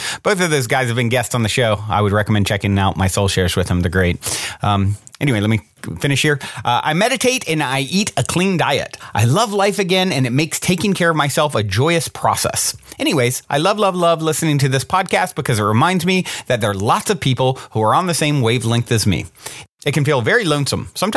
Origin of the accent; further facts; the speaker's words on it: Virginia, United States; moved away as an adult; and I grew up in Virginia, as many of you know or may have heard at some point